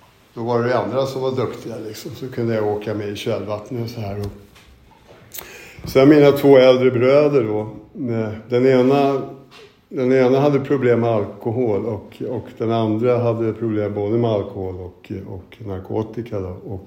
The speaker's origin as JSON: {"language": "Swedish", "town": "Stockholm", "region": "Stockholm County", "country": "Sweden", "tie": "born or raised there", "said": "och jag blir 59 år nästa månad. Och jag är född på Söder här, på Katarina kyrkobacke, och där så växte jag upp med min mamma, pappa och mina två äldre bröder."}